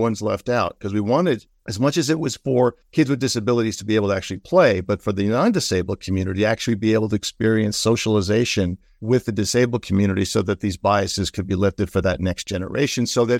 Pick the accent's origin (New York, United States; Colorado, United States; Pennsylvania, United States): New York, United States; I'm a New Yorker. We're both New Yorkers, but I'm a cynical New Yorker.